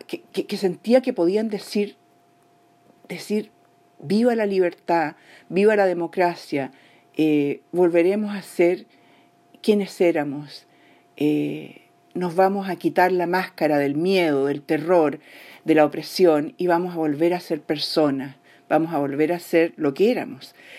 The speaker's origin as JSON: {"language": "Spanish", "country": "Chile", "also_born_or_lived": "Vienna, Austria", "moved": "yes", "said": "soy chilena, viví en Austria, en Viena, muchos años, me fui de Chile el año 83 y regresé para el plebiscito"}